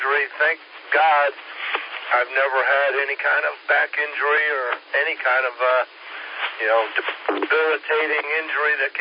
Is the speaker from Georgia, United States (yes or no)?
yes; Atlanta, Georgia, United States; now in South Carolina, United States; We're from the Atlanta area. Still have a home back in Atlanta.